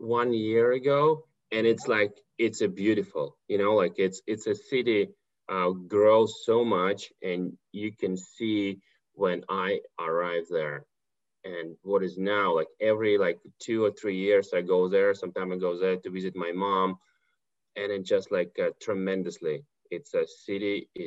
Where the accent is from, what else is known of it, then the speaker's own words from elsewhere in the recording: Estonia; English is a second language; also born or lived in Kazakhstan; So yes, I'm from Estonia, but I was born in Kazakhstan.